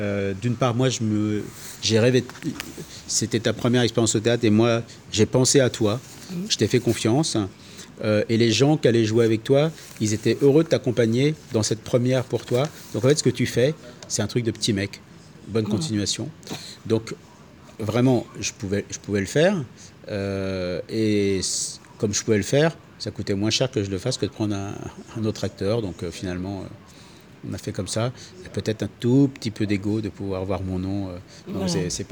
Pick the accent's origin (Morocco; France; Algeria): France; Rennes, Brittany; born there; Je suis breton. Et avec cette déception, c'est qu'en fait, généralement, moi je suis né à Rennes, ouais.